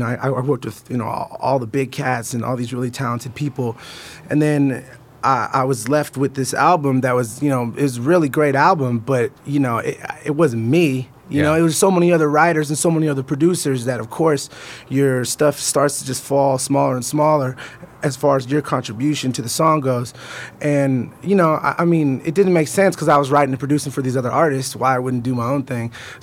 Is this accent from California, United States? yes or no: yes; Oakland, California, United States; I'm from the Bay, man. I'm an Oakland kid. I got a lot of family in Southern California. All my family's in Southern California.